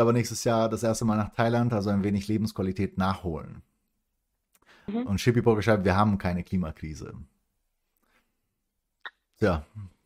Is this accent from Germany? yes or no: no; Southern Brazil, Brazil; Wo ich herkomme, aus Südbrasilien, waren jetzt 4 Überschwemmungen innerhalb von 1,5 Monaten.